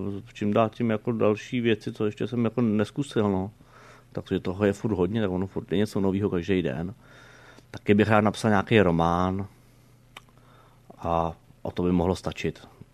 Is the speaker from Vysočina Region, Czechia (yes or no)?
yes; Humpolec, Vysočina Region, Czechia; born there; now in Prague, Czech Republic; No tak já jsem se narodil v Humpolci